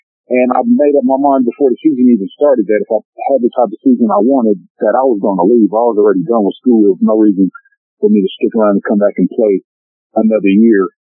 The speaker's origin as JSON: {"language": "English", "town": "Oakland", "region": "California", "country": "United States", "tie": "born or raised there", "said": "I grew up in the Bay Area in Oakland, and I didn't come from a lot."}